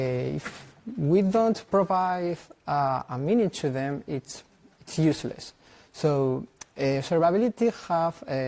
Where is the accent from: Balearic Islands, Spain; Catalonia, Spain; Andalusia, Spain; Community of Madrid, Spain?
Community of Madrid, Spain; Madrid; I come from Madrid, Spain